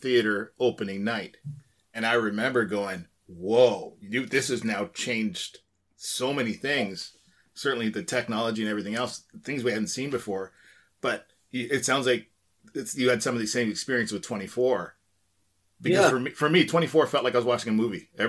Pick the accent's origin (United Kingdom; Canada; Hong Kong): Canada; We're Canadian